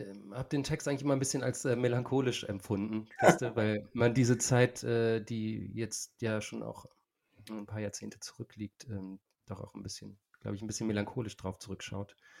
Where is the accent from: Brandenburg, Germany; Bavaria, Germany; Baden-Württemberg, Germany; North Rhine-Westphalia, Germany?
North Rhine-Westphalia, Germany; Jülich; also es ist ein bisschen eine kleine Hommage an meine Heimatstadt. Und im Musikvideo, ich habe das Musikvideo auch in Jülich gedreht